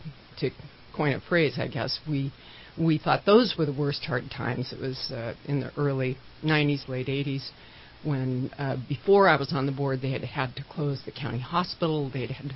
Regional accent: Montana, United States; I was born and raised in Montana, so, you know, I think this might be God's country.

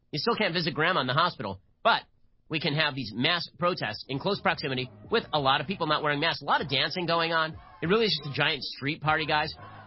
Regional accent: Los Angeles, California, United States; It could be Mayor Garcetti here in my hometown of Los Angeles.

